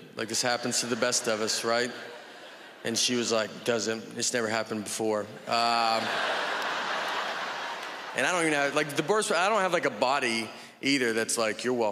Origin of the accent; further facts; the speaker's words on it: Nashville, Tennessee, United States; I'm from Nashville, Tennessee